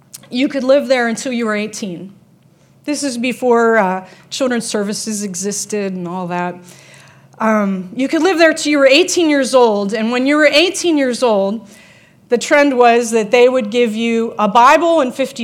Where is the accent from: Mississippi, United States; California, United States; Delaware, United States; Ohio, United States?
Ohio, United States; Youngstown; I'm from Youngstown area.